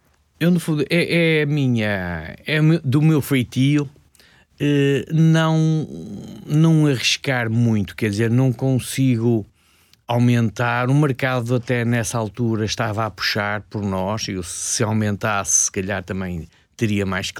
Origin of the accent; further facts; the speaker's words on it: São João da Madeira, Norte, Portugal; born there; nasci aqui em São João da Madeira.